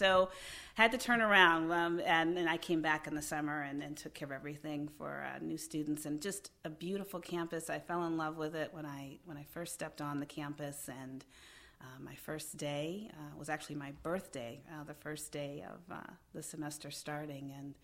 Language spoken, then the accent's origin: English; Beaver Falls, Pennsylvania, United States; Yeah, so I grew up in Beaver Falls, Pennsylvania, and so we have the Beaver campus there.